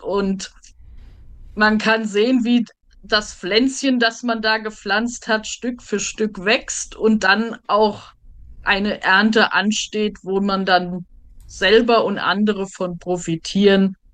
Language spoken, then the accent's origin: German; Germany; ich komme aus Deutschland, lebe in der Nähe von Mainz